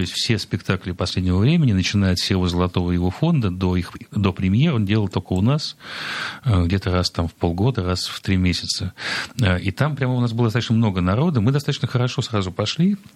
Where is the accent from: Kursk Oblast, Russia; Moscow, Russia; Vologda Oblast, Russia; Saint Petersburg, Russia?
Saint Petersburg, Russia; Ну, у нас такие же снобы. Мы же петербуржцы, мы же не можем себе позволить лишние 100 метров пройти.